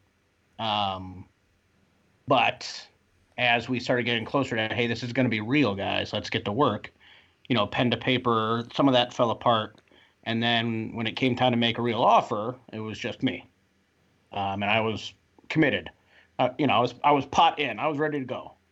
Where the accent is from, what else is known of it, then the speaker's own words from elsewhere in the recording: Chicago, Illinois, United States; I'm from Chicago, but that was part of the restaurant group I was working for.